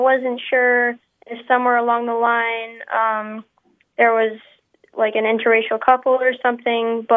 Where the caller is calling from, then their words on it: San Diego, California, United States; I'm calling from San Diego, California.